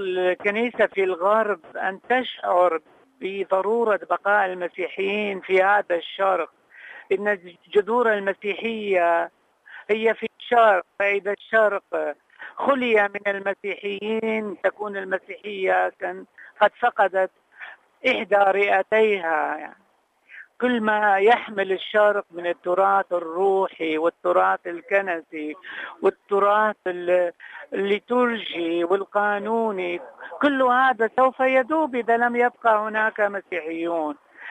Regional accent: Mosul, Nineveh, Iraq; يعني أنا من الموصل أساسا

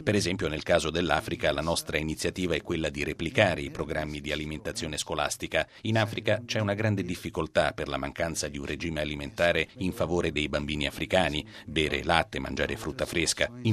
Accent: Brazil; la mia responsabilità verso il Brasile continua, non solo perché è il mio paese d'origine

